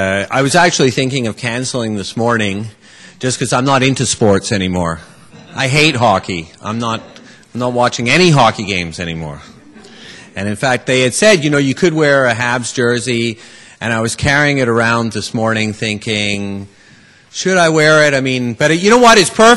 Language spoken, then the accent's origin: English; Glasgow, Scotland, United Kingdom; I am obsessed with hockey, and in fact, I'm originally from Glasgow